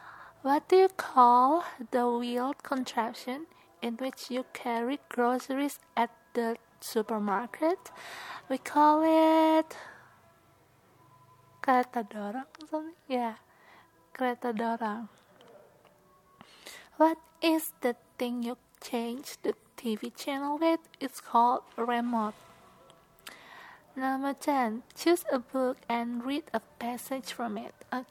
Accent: Indonesia; I am from Indonesia, and I'm going to do the accent challenge.

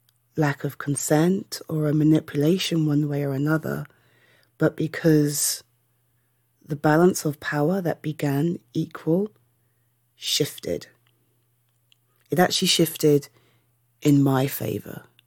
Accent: United Kingdom; I am British.

